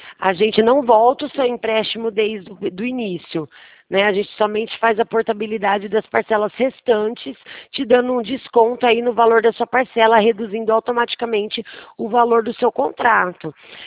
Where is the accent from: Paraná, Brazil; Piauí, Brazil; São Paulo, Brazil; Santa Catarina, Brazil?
São Paulo, Brazil; Rio Claro; Isso, eu também sou de Rio Claro, tá?